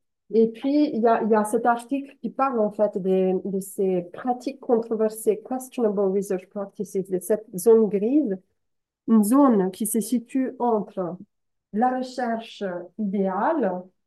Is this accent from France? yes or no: no; Italy; Moi, je suis italienne